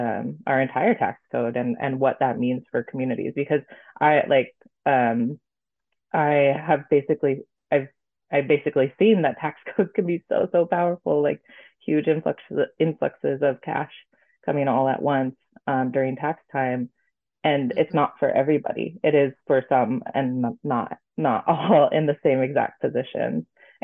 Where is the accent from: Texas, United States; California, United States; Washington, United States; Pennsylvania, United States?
Washington, United States; You know, I grew up in Eastern Washington and like parents still live out there and came out here for college